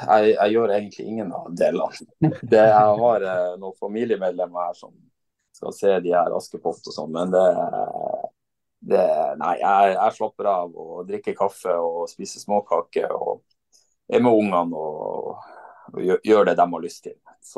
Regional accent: Vadsø, Finnmark, Norway; Vi har hjemme i Vadsø så har vi ribbe

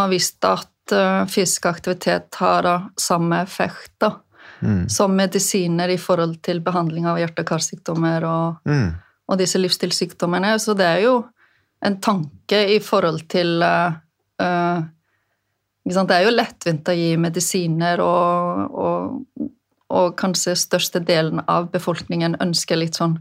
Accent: Westfjords, Iceland; Norwegian is a second language; now in Norway; Jeg vokste jo opp på Vestfjorden på Island, og høye fjell, og og vinter og lite annet å gjøre enn å være ute og leke da.

